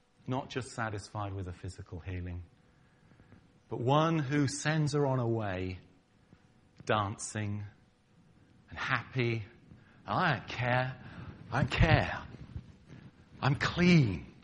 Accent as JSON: {"language": "English", "country": "United Kingdom", "said": "Are we offended because he's American? Are we offended because I'm British?"}